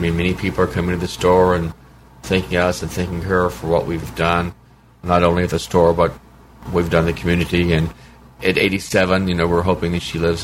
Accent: Tulsa, Oklahoma, United States; I grew up in Tulsa with my aunts and uncles and lots of cousins.

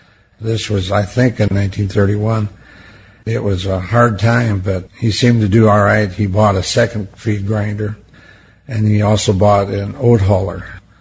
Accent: Pipestone, Minnesota, United States; born there; I was born in Pipestone, Minnesota.

